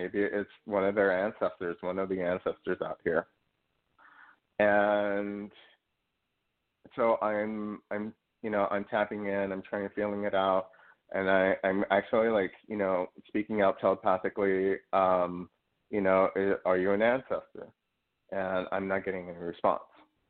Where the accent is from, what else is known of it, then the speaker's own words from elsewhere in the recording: New York City, New York, United States; And my first several weeks I was new to sheep herding growing up in New York City.